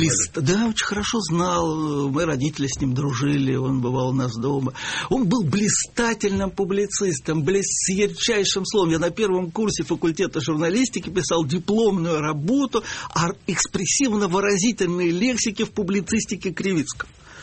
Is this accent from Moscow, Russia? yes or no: yes; Moscow, Russia; Я как вот москвич такой очень за это переживаю.